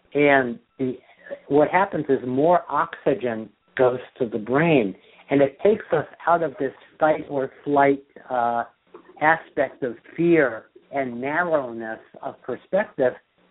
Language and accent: English; New York, United States; Growing up in New York, you had Yogi Berra. He was a catcher for the Yankees.